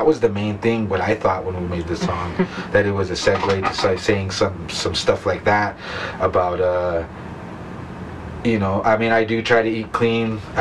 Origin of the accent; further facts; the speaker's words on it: Taos Pueblo, New Mexico, United States; I mean, naturally, we come from Taos Pueblo.